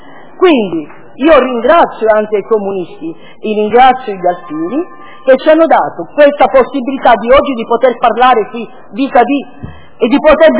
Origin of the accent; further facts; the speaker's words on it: Sicily, Italy; ve ne posso raccontare nel messinese, perché sono siciliano